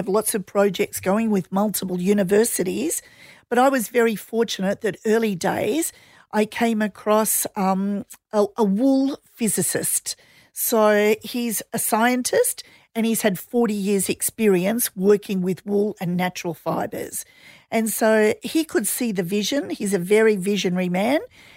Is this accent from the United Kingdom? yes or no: no; Australia; I'm from Australia